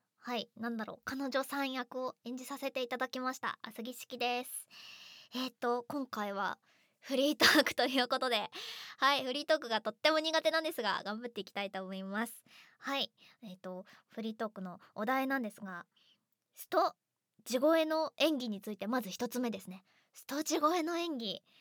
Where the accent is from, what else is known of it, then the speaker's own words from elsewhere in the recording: Aichi, Japan; accent: Mikawa dialect; 私愛知県出身で、愛知県の三河弁なんですよ、結構使うのが。でも本当に三河のそこの愛知出身の人とかとじゃないと、と話す時じゃないと三河弁も出ないし